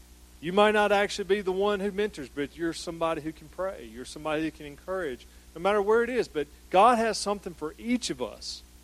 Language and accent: English; Columbus, Mississippi, United States; I'm from Columbus, Mississippi.